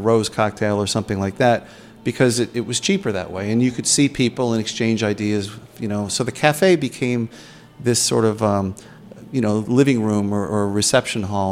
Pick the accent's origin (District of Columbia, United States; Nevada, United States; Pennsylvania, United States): District of Columbia, United States; Washington; And, you know, here in my hometown in Washington, D.C., we still had segregated bathrooms until just a few years before I was born.